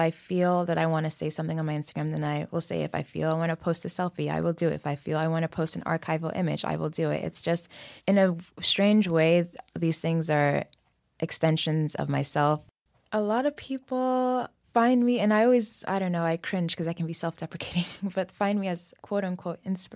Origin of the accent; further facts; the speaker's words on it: Bronx, New York, United States; so we lived in the Bronx for a long time, so my family moved to. You know, it was an interesting upbringing. We grew up in a very Senegalese home.